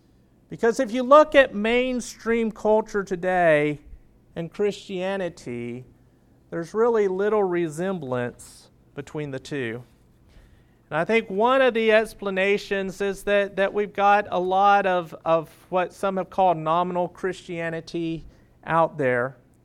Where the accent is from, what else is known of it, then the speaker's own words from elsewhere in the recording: United States; of course I'm rooting for the U.S. being an American